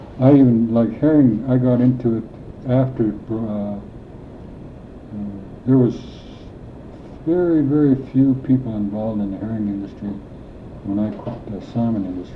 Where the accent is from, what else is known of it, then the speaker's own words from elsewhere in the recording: Alaska, United States; We, since we're from Alaska, we'll hit the Alaskan seasons as they move up.